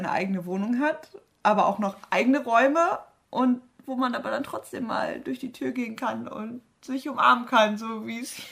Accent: Bad Sassendorf, North Rhine-Westphalia, Germany; now in Dortmund, Germany; nach Dortmund, ist jetzt zwar nicht so weit weg von meiner Heimat, aber irgendwie dachte ich so, ja, okay, dann wohne ich da jetzt, aber mein Leben spielt sich vielleicht trotzdem noch in Bad Sassendorf ab

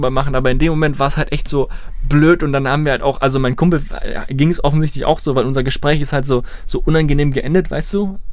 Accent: Germany; Ja, ich bin made, born, raised. Ich bin German

